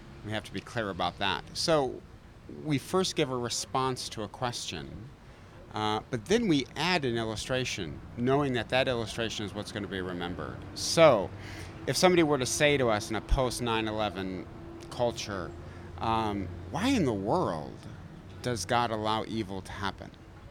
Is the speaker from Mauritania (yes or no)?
no; Detroit, Michigan, United States; So I'm from Detroit, okay? I hate Chicago Bulls.